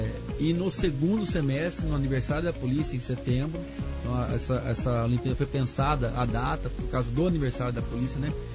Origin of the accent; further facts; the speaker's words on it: Campo Grande, Mato Grosso do Sul, Brazil; Eu sou de Campo Grande, natural de Campo Grande, né? Mas meu pai é aqui de Newark, e eu tenho, meu irmão morou aqui em Aquidauana, a esposa do meu irmão é daqui, então sempre vim para Aquidauana, tenho parente aqui também, tenho amigos aqui.